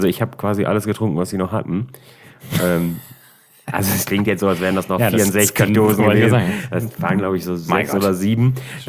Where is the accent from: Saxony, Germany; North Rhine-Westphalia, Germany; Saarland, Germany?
North Rhine-Westphalia, Germany; Ich bin aus NRW, so viel habe gespielt, da kann kaum jemand gespielt haben.